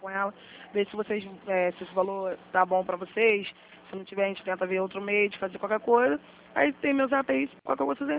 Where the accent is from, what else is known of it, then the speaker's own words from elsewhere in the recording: Santa Cruz, Brazil; Aqui de Santa Cruz mesmo